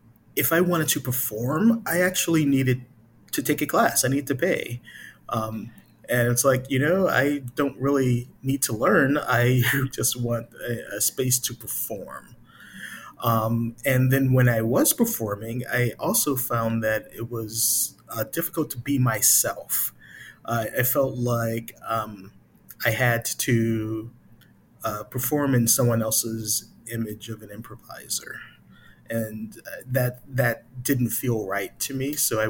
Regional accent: Chicago, Illinois, United States; I'm from Chicago originally.

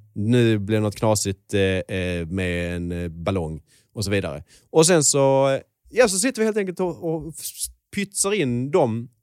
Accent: Skåne, Sweden; accent: Scanian; now in Stockholm, Sweden; Så jag pratar skånska.

